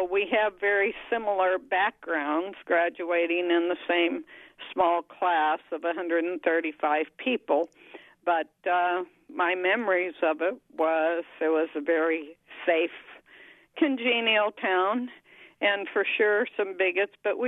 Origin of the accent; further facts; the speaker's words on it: Centerville, Iowa, United States; Well, I grew up in Centerville, and actually I graduated with Gary Craver, and a few years ago I worked at the State Historical Society in Iowa City